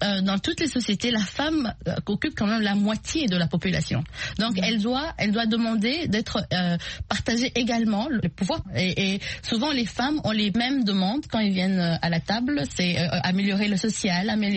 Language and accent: French; DR Congo; chez moi, en République démocratique du Congo